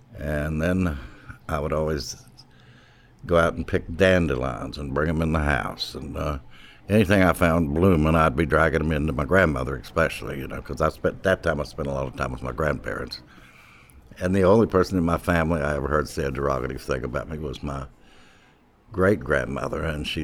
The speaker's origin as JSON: {"language": "English", "town": "Charleston", "region": "West Virginia", "country": "United States", "said": "I'm from Charleston, West Virginia, and I'm a floral designer."}